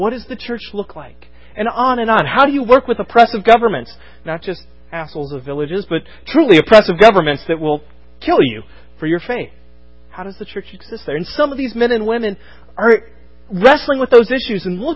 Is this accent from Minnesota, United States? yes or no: no; Chicago, Illinois, United States; hey, we're from Chicago. We invented vote early, vote often.